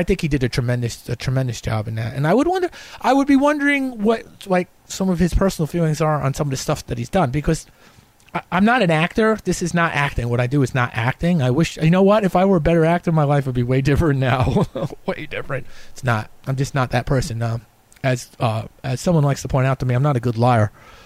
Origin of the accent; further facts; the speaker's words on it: New York, United States; I'm from New York. We don't even bother people in New York.